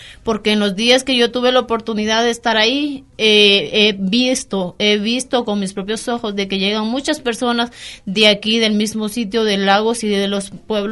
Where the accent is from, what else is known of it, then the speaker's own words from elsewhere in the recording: Honduras; moved away; Yo soy una migrante de Honduras, soy madre soltera, tengo 4 bebés